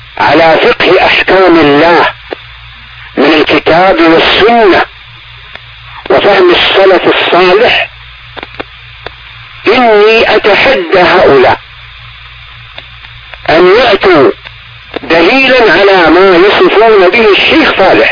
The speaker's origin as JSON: {"language": "Arabic", "country": "Saudi Arabia", "said": "في بلدنا المملكة العربية السعودية"}